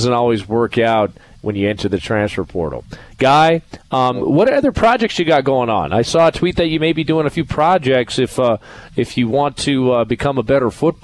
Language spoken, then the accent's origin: English; Phoenix, Arizona, United States; Hey, Phoenix, this is a nice place to live, huh? That's a great golf town down there. That's my hometown, baby.